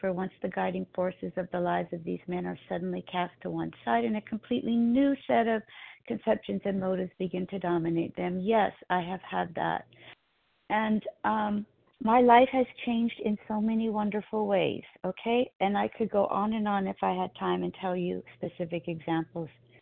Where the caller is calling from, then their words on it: California, United States; Southern California, Pacific time.